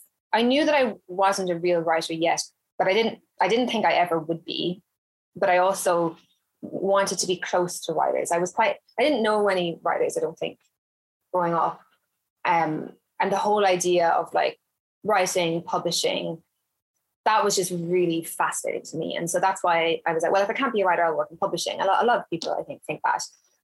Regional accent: Ireland; moved away as an adult; now in London, United Kingdom; I'm from Ireland, obviously, and Ireland is a very talkative place.

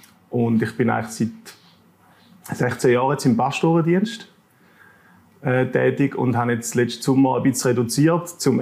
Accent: Thurgau, Switzerland; Also ich bin mir auch aufgewachsen in der Ostschweiz, im Thurgau.

